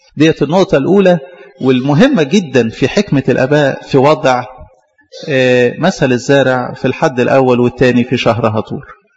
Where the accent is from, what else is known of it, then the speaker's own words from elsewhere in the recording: Egypt; بلدنا مصر لما قبلت الإيمان